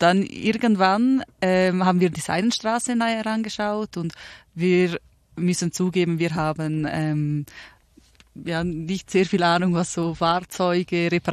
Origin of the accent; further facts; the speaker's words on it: Appenzell, Appenzell Innerrhoden, Switzerland; Also wir kommen aus der Schweiz, vielleicht haben es die einen oder anderen sicherlich schon gehört, und zwar genauer aus Appenzell, aus dem schönsten Ort der Schweiz.